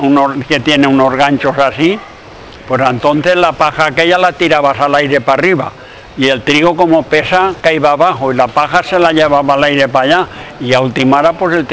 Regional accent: Villahermosa del Río, Valencian Community, Spain; De pequeño en Villahermosa del Río.

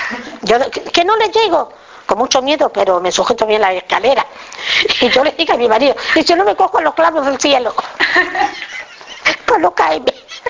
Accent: Olivenza, Extremadura, Spain; Olivenza. Mi marido también. Somos todos de Olivenza.

